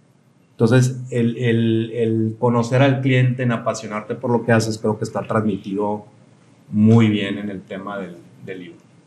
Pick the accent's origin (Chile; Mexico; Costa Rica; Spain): Mexico; Hermosillo, Sonora; pues yo soy de Hermosillo